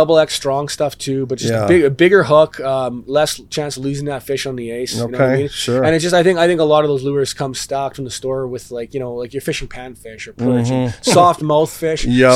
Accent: Winnipeg, Manitoba, Canada; I am Winnipeg, born and raised.

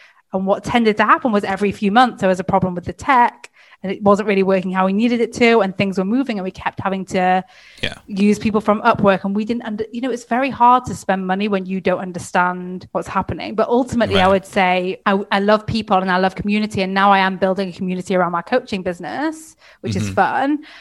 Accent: Manchester, North West England, United Kingdom; I'm from Manchester.

